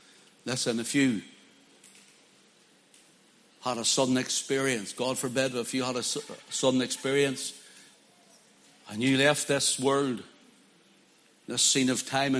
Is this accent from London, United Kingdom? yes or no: no; Belfast, Northern Ireland, United Kingdom; I had an old life growing up in Belfast.